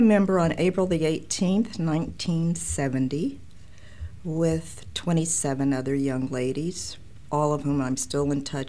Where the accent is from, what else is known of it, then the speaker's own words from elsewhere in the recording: Kansas City, Missouri, United States; And so I grew up here in Kansas City. I was always aware of the AKAs from a little girl.